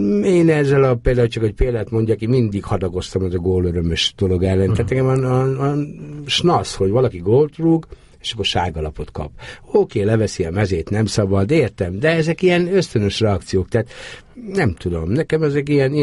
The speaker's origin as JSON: {"language": "Hungarian", "town": "Emőd", "region": "Borsod-Abaúj-Zemplén", "country": "Hungary", "tie": "born there", "said": "Nem, én Emődön születtem. Emődön születtem"}